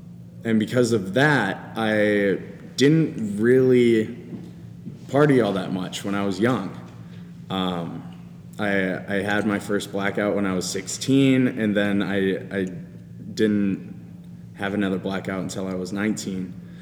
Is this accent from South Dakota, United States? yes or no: yes; Sioux Falls, South Dakota, United States; I was 12 years old, growing up in Sioux Falls, South Dakota, and my friends in middle school were starting to drink because there's not much to do in Sioux Falls.